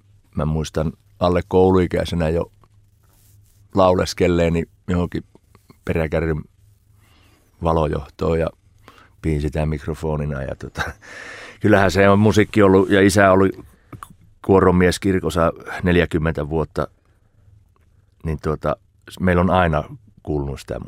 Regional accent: Sievi, Central Ostrobothnia, Finland; born there; Suomen sievin mies, eli Pohjanmaan, Keski-Pohjanmaan lakeuksilta Sievistä syntyisin ja juuret syvällä Härmässä.

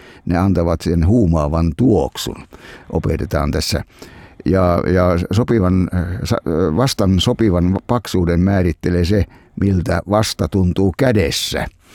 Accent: Savo, Finland; mutta minä savolaisena kyllä sanon vastojamestari.

